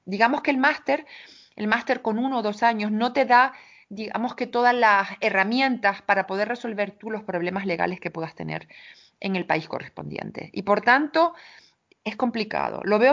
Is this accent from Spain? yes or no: yes; Spain; moved away; como entendemos nosotros como españoles que es normal